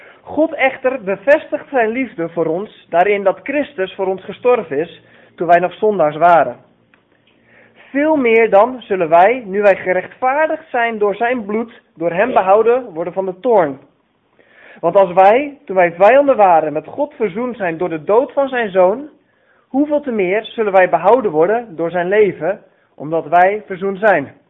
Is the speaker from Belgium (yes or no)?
no; Harderwijk, Gelderland, Netherlands; now in Kazakhstan; Ondanks dat ik geboren en getogen ben in deze contraien, ik kom uit Harderwijk, woon ik inmiddels niet meer in Harderwijk. Maar woon ik, zoals jullie misschien al gehoord hebben, in Kazachstan